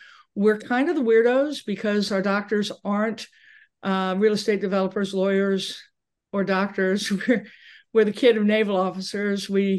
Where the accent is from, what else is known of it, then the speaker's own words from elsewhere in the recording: Tennessee, United States; born there; Yes, I was born in Tennessee. My mom and dad's family are all from Tennessee.